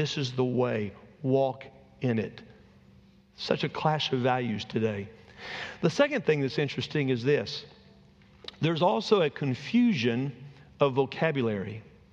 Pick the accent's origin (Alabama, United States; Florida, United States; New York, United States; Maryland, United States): Alabama, United States; I'm from Alabama. I'm a pastor.